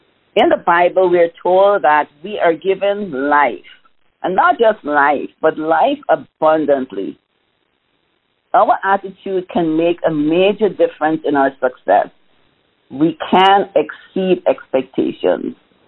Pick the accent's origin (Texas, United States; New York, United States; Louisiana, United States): New York, United States; I am from Queens, New York.